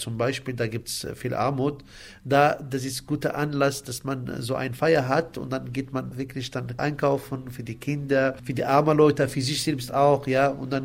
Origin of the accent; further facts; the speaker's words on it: Morocco; Bei uns in Marokko schlachtete jeder fast, also sage ich 99%.